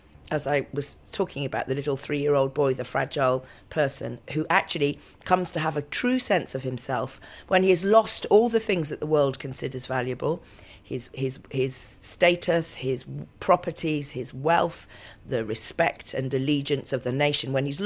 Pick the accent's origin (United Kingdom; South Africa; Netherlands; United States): United Kingdom; Bristol, South West England; I'm from Bristol